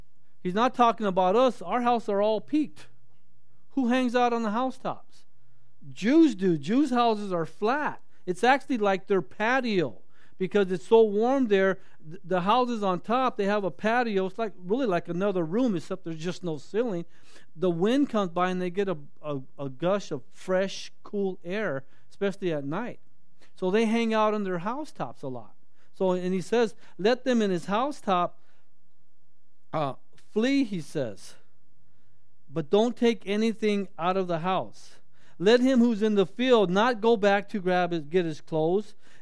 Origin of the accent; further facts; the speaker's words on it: Torrance, California, United States; I grew up in Torrance. Torrance is 22 square miles in diameter.